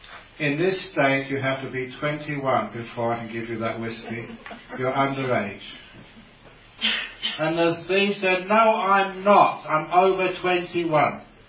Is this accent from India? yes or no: no; Perth, Western Australia, Australia; In my hometown, Perth, there was a man who tried to rob the jewellery store.